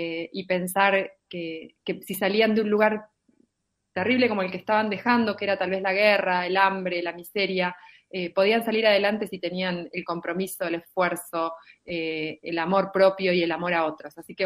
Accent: Tres Arroyos, Buenos Aires Province, Argentina; also born or lived in Oriente; yo soy de Tres Arroyos, nací en realidad en Oriente, un pueblo de la provincia de Buenos Aires, y me radiqué en Tres Arroyos con mi familia y vivo acá.

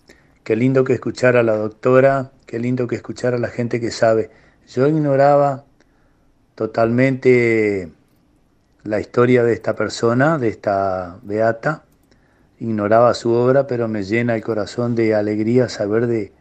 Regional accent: Chajarí, Entre Ríos, Argentina; de Chajarí, está lloviendo por acá un poco

